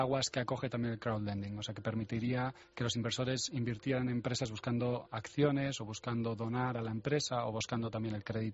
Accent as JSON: {"language": "Spanish", "country": "Spain", "said": "Creo que, como buen español, sí"}